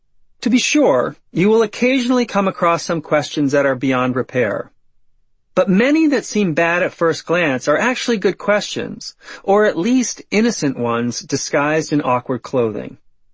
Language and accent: English; Midland Park, New Jersey, United States; I grew up in Midland Park, a blue-collar town in northern New Jersey, which was filled with plumbers, electricians, and landscapers.